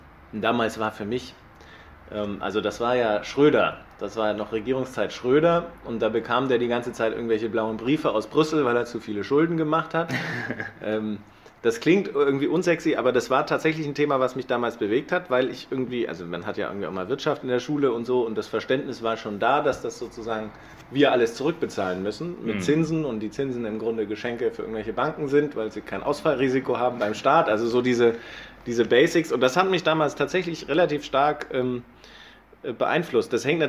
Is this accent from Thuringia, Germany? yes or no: no; Munich, Bavaria, Germany; born there; now in Hamburg, Germany; ich bin in München geboren. Ich wollte zum Zeitpunkt meiner Geburt nah bei meiner Mutter sein und die war nun mal damals in München. Hat aber Hamburger Wurzeln. Also meine Mutter ist in Hamburg groß geworden